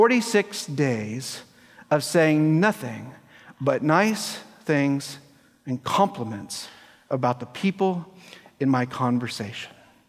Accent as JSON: {"language": "English", "region": "the South", "country": "United States", "said": "As a Southerner, in fact, there are three words."}